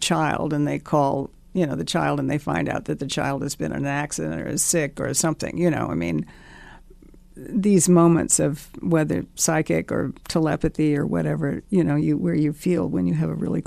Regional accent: Deep South, United States; I grew up in the Deep South

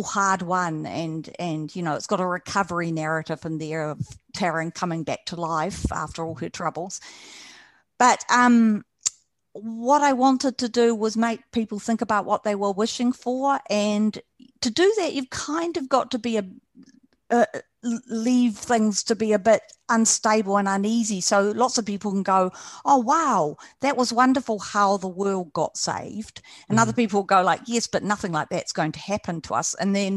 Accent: New Zealand; I'm a New Zealander, and we're relatively COVID free.

